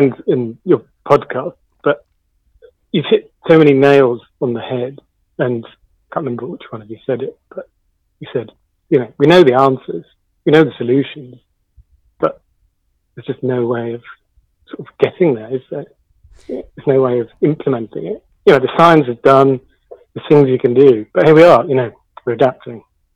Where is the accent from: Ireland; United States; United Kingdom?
United Kingdom; Norwich, East of England; the art school I went to in my hometown, which is Norwich, which is also on the booty of the UK.